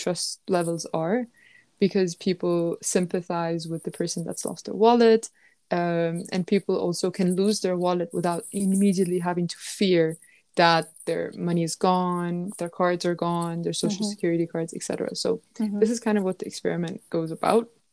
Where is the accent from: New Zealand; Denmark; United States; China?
Denmark; So I grew up here in Denmark.